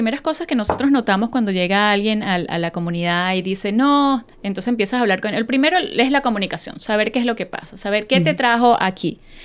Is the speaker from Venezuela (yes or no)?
yes; Venezuela; yo soy la única de Sudamérica, por ejemplo, yo soy la única venezolana